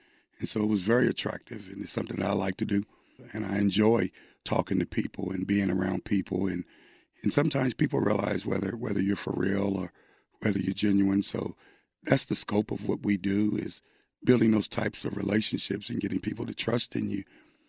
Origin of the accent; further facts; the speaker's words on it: Ohio, United States; You know, as a kid growing up in Ohio, even now, I was heavily involved in the church.